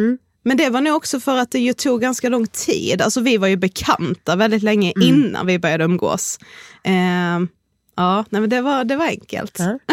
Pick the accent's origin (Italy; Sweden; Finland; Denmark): Sweden; Karlshamn, Blekinge; now in Stockholm, Sweden; vi har ju också åkt hem väldigt mycket och festat hemma i Karlshamn också under tiden vi har bott i Stockholm.